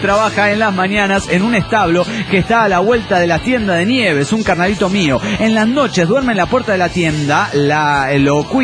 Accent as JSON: {"language": "Spanish", "town": "La Plata", "region": "Buenos Aires Province", "country": "Argentina", "said": "de La Plata, Argentina."}